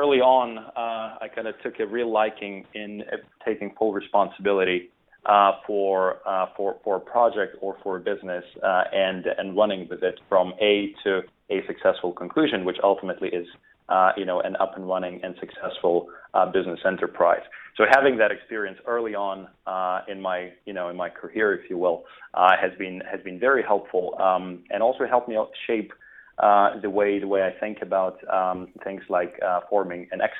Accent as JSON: {"language": "English", "country": "Lithuania", "tie": "born or raised there", "said": "while I was growing up in Lithuania, which is where I'm from originally"}